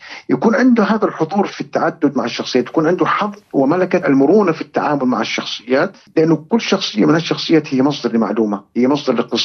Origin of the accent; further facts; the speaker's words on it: Saudi Arabia; كوني على يقين أنه إحنا كسعوديين مندهشين أكثر من غير السعوديين